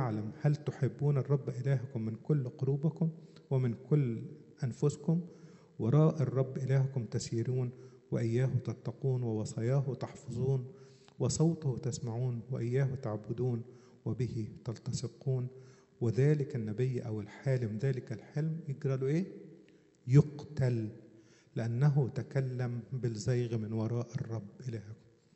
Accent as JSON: {"language": "Arabic", "town": "Asyut", "region": "Asyut Governorate", "country": "Egypt", "said": "يعني أنا شاهد عيان لكذا حاجة تحصل عندنا في أسيوط"}